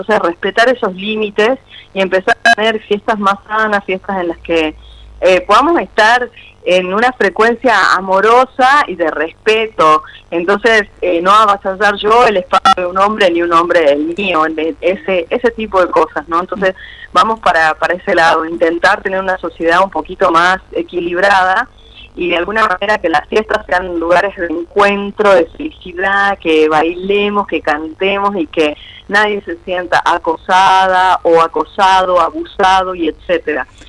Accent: Humahuaca, Jujuy, Argentina; sobre todo en la cultura de donde vengo, ¿no? En la cultura de Humahuaca, la comunidad era algo principal

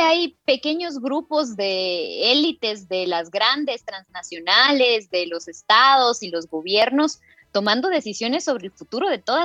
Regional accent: Totonicapán, Guatemala; soy maya quiché de Totonicapán en Guatemala

